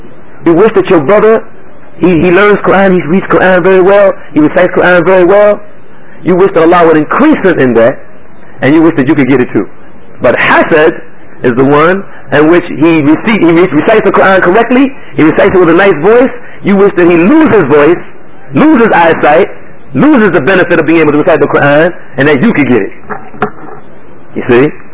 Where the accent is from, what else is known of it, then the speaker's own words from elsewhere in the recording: Newark, New Jersey, United States; When we grew up in Baxter Terrace Projects, he used to bully me.